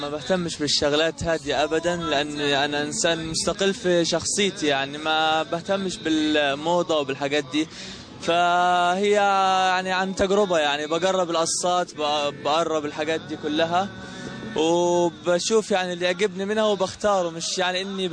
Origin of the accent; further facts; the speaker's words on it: Palestine; من فلسطين، طالب في كلية الهندسة في جامعة مصر.